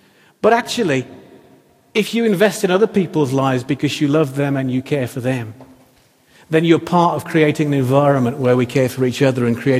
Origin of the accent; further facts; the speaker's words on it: England, United Kingdom; I may be dumb because I'm English or not a farmer